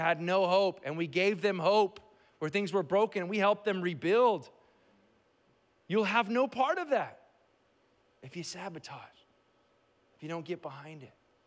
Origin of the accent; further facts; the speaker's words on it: Chowchilla, California, United States; I went to seminary, but I grew up in Chowchilla. And I got an AA from Fresno City College.